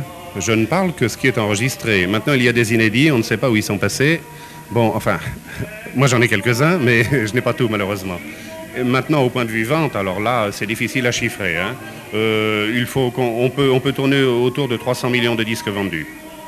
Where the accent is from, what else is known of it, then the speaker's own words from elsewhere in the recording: Paris, Île-de-France, France; Je suis parisien d'origine, j'ai commencé à faire les puces tout autour de Paris